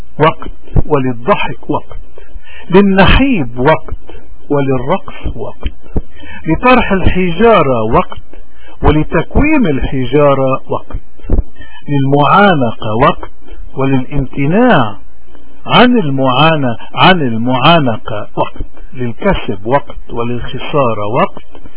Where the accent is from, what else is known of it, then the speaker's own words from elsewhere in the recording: Lebanon; وهوني الضرورة بتقتضي اليوم كلبنانيين انه اليوم يكون الوقت للشجاعة وللشهادة للحق